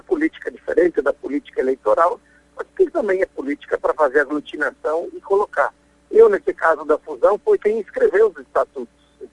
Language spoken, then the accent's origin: Portuguese; Marau, Rio Grande do Sul, Brazil; nós, eu e o Turra, que somos de Marau, que conhecemos a origem, vivemos a avicultura na veia